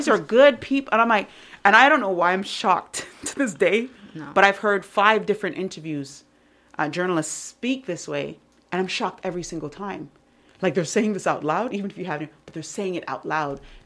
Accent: Montreal, Quebec, Canada; I love being Canadian. I love being from Montreal. I grew up and I went to Camp B'nai B'rith. I can spit Hebrew.

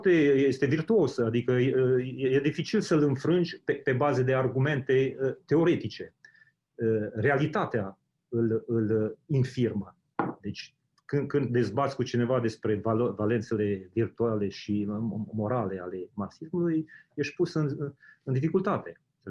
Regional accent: Transylvania, Romania; accent: Transylvanian; Deci eu sunt originar din Transilvania, din Transilvania. Okay. Și cred că accentul meu e mai mult ardelenesc decât...

